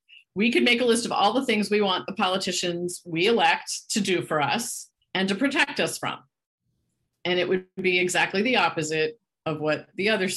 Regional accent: Washington, District of Columbia, United States; And I grew up in Washington, DC area.

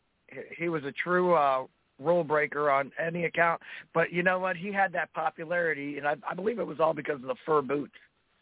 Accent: Ohio, United States; also born or lived in Akron; See, my family's from Pennsylvania, so I grew up, even though I was born in Akron, Ohio, I grew up cheering on Penn State and all the Pittsburgh teams.

